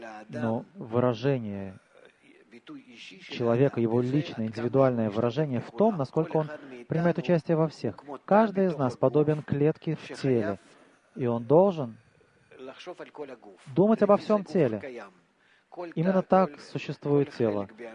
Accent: Jerusalem, Jerusalem District, Israel; из Иерусалима. Полгода учусь.

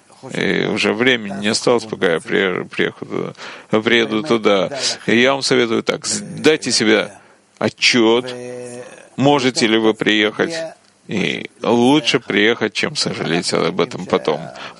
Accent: Australia; И я из Австралии, и Маркус из Австралии.

